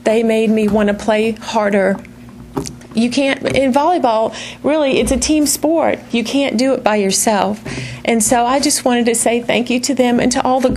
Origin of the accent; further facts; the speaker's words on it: New Orleans, Louisiana, United States; And we had, I grew up in New Orleans.